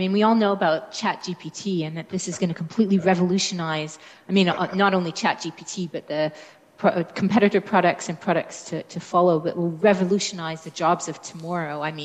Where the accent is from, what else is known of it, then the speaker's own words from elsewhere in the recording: Canada; first language en; I'm Canadian, English is my mother tongue